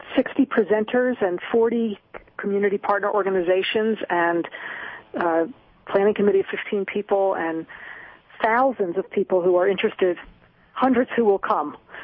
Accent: Philadelphia, Pennsylvania, United States; also born or lived in Colorado, United States; Well, it's a return to Philadelphia. I grew up in Philadelphia, and I returned with my 15-year-old son, and we came back.

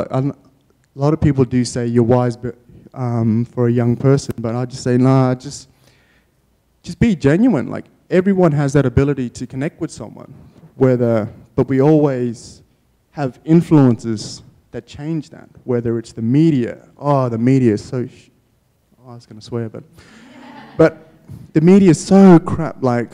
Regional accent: Broome, Western Australia, Australia; Growing up in Broome, you're very isolated. So it's like you're hidden away from the world. And even moving down here was scary, but then I adjusted.

